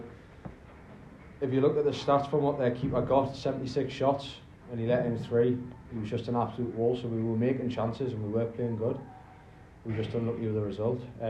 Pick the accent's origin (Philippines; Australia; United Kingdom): United Kingdom; North East England; I'm from north of Newcastle, a county called Northumberland.